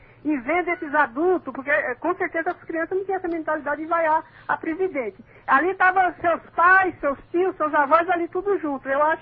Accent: Brazil; Eu só estou orgulhosa como brasileira.

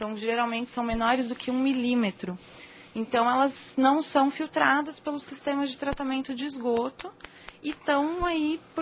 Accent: São Paulo, Brazil; born there; now in Florianópolis, Brazil; Sou daqui, nasci daqui em São Paulo, capital mesmo, e estou morando em Santa Catarina, em Florianópolis.

